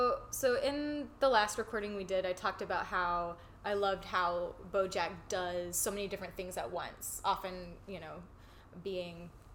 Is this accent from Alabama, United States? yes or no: yes; Birmingham, Alabama, United States; and some of that is just growing up in the South. Part of it is that when I was a kid, like maybe 8 years old, my mom bought an old slaughterhouse in downtown Birmingham